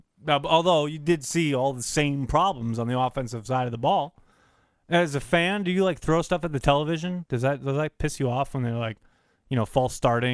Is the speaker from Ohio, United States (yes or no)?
no; Wisconsin, United States; I grew up in Wisconsin, but I wasn't a Packer fan.